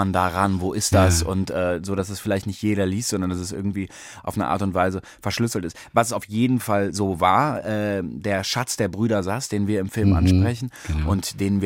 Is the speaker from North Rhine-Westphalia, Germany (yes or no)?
yes; Bonn, North Rhine-Westphalia, Germany; Und deswegen gibt es zu Hause bei uns in Bonn ganz viele Kinderzimmer, die leer stehen.